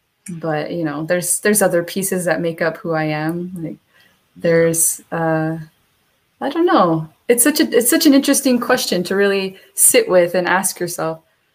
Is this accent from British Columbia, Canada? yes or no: no; Brights Grove, Ontario, Canada; born there; So I'm from Canada. I was born in Brightsgrove, Ontario, which is a small little gem.